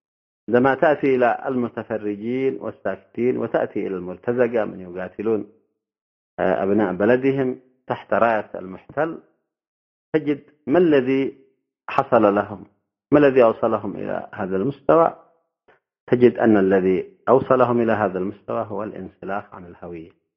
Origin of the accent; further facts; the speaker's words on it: Yemen; لاحظوا أيها الأخوة في بلدنا اليمن اليوم